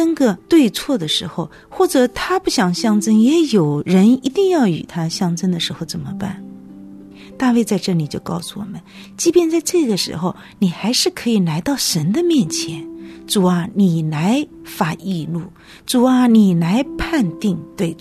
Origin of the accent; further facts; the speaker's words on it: South China, China; 可能是因为我作为南方人又是姊妹的缘故